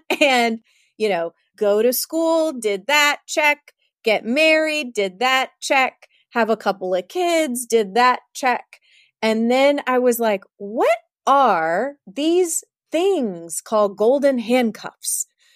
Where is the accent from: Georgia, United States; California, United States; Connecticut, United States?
Georgia, United States; Savannah; born there; I was born in Savannah, Georgia. I was raised in the Catholic Church.